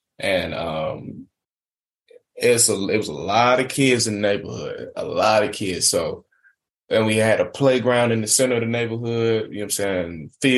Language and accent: English; Atlanta, Georgia, United States; now in China; It's a communist country. I'm from Atlanta, Georgia. I don't know nothing about China.